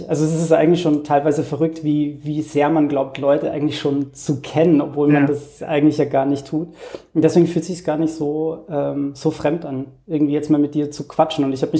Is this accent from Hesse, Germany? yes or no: no; Bavaria, Germany; Also ich bin Bayer.